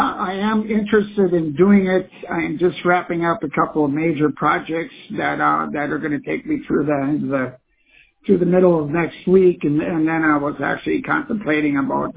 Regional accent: Scottsdale, Arizona, United States; Actually, I grew up in Scottsdale, Arizona. Actually, that's where I grew up.

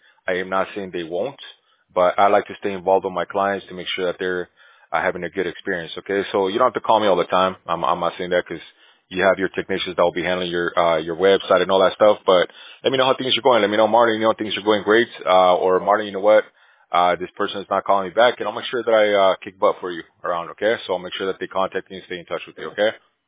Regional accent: Bolivia; I'm from Bolivia. We also have tricky last names as well

